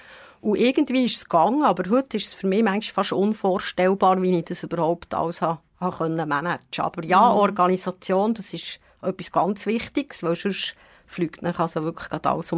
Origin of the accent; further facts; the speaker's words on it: Bern, Switzerland; accent: Bernese; ist ein bisschen stellvertretend einfach für unseren Berner Dialekt, für unsere wunderbare Mundartmusik, die wir haben.